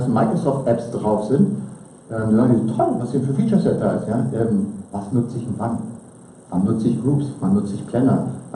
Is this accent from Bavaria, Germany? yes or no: no; Berlin, Germany; Ich komme aus Berlin